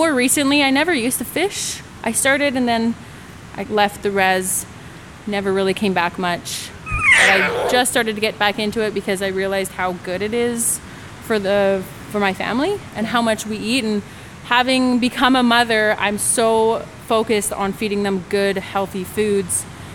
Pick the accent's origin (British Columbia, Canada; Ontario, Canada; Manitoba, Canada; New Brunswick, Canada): British Columbia, Canada; Moricetown; I'm 27 years old, born and raised in Wet'suwet'en, formerly known as Morristown.